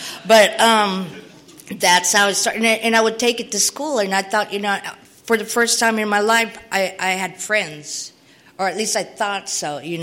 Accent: Philippines; I was born in the Philippines. I was raised there.

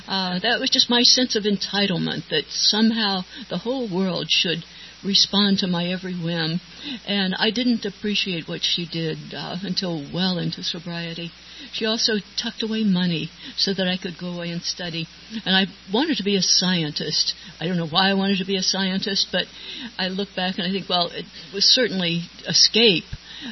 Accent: Ohio, United States; born there; because I realized I was born in Ohio. I hated Ohio because mainly because of so many happy people there, happy and wholesome

